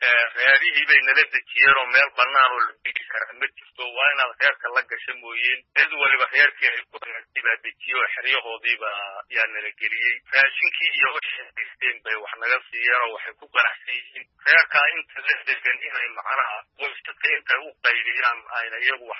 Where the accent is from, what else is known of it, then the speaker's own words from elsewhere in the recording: Somali Region, Ethiopia; waxaan ka imid gobolka Jarar aan degmada Dirqod